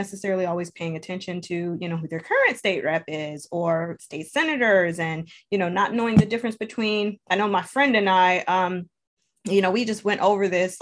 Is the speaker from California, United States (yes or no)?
no; Harper Woods, Michigan, United States; I'm from Harper Woods, and so our needs and desires are different here